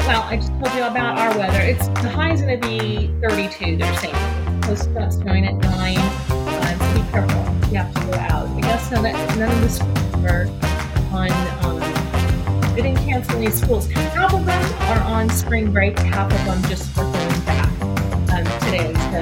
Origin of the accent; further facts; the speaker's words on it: Elkton, Maryland, United States; I'm from Elkton, Maryland. It is 39 and sunny, skies at high.